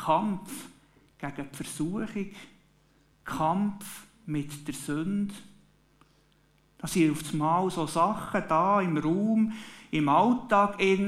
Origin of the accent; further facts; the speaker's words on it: Switzerland; Jetzt können wir natürlich als Schweizer sagen